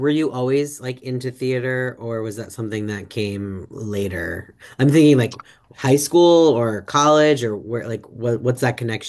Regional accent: Columbus, Ohio, United States; now in New York City, United States; Yes, I'm originally from Columbus, Ohio, and took some improv classes, and then when I moved to New York City, was going to continue with improv

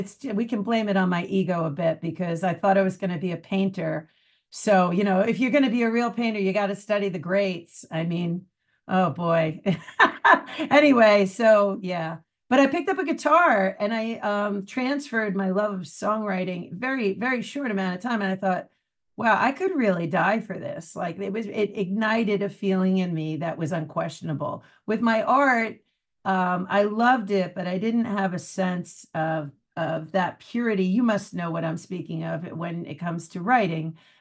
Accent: Commack, New York, United States; I grew up in Comac.

